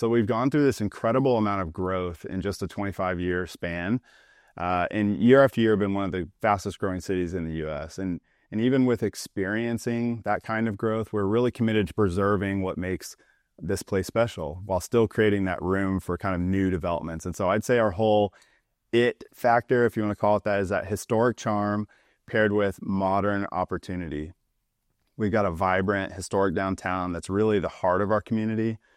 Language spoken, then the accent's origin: English; Dallas, Texas, United States; also born or lived in Seattle; So I grew up in the North Dallas area. I've lived here almost in my entire life. Made a little short stint in Seattle